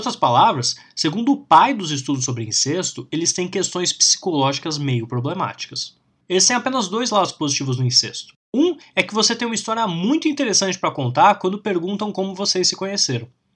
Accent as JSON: {"language": "Portuguese", "town": "Dallas", "region": "Texas", "country": "United States", "second_language": "Portuguese", "said": "Eu sou de Dallas, no Texas, nos Estados Unidos."}